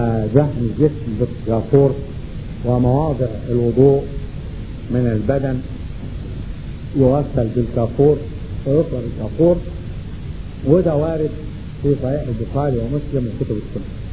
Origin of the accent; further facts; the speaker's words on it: Upper Egypt, Egypt; وده موجود عندنا في الصعيد